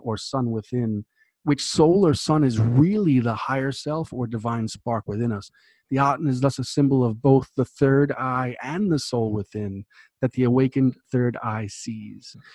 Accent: New York, United States; which I had been going to my whole life. I grew up in New York

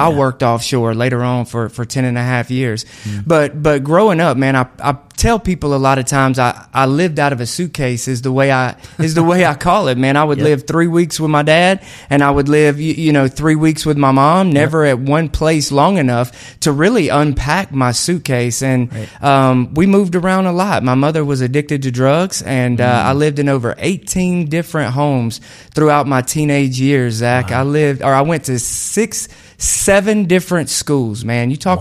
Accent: Columbia, Alabama, United States; I'm from a small one red light town, man. 689 people in my hometown, Columbia, wow. Alabama.

